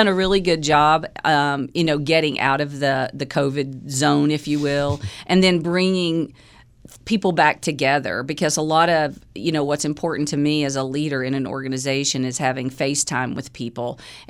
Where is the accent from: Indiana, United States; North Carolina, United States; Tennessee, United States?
North Carolina, United States; Lenoir; I'm originally from Lenoir, North Carolina.